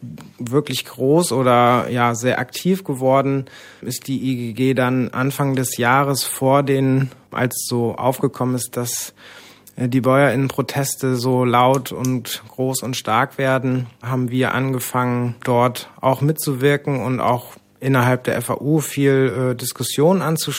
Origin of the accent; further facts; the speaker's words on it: Oberweimar, Hesse, Germany; Und ich komme aus Oberweimar, das ist ein kleines Dorf zwischen Marburg und Gießen